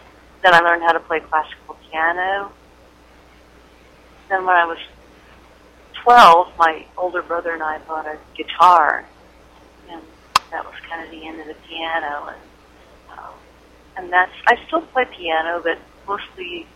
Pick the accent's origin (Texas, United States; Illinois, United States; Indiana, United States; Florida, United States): Indiana, United States; Evansville; I grew up in Evansville, Indiana, and they had a very strong band program